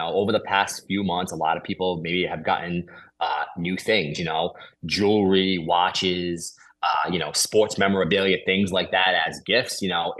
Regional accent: Chepachet, Rhode Island, United States; And I grew up in Chepachet.

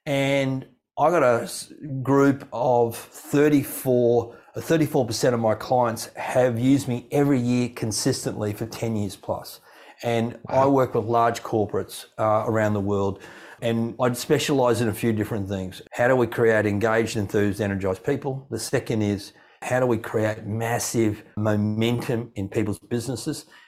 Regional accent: Gold Coast, Queensland, Australia; I grew up on a farm. I live in Queensland, Australia. In actual fact, I grew up on the Gold Coast. I live these days in Brisbane.

